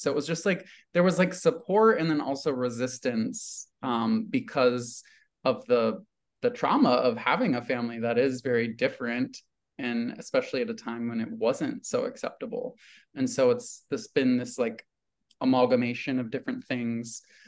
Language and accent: English; Oregon, United States; And I grew up in Oregon, graduated high school in 2009.